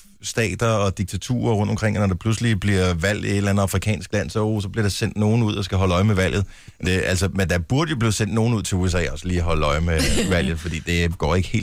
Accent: Esbjerg, Region of Southern Denmark, Denmark; born there; Jeg er født i Esbjerg.

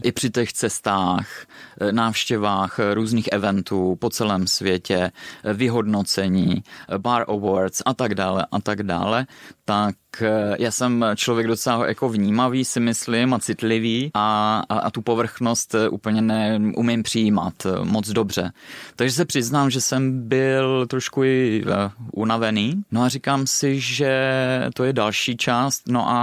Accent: Valtice, South Moravian Region, Czechia; pocházím od Mikulova, kousek rozený z Valtic na Moravě, takže vím, jak ty vinice vypadaly před XY lety a jak vypadají dnes.

